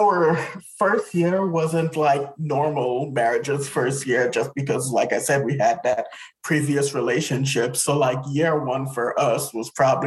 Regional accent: Trinidad & Tobago; like for me being Trinidadian, I am very passionate when I speak.

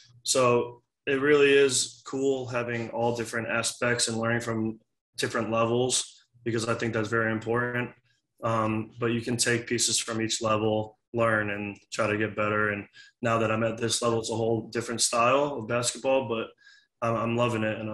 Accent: Connecticut, United States; now in Waco, United States; It was I'm from Connecticut, went to school in Florida, never been to Texas.

